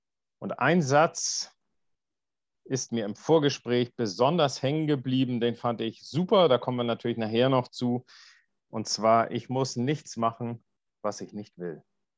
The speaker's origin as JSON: {"language": "German", "region": "Northern Germany", "country": "Germany", "said": "Denn bei uns in Norddeutschland ist das eher so das Vorurteil"}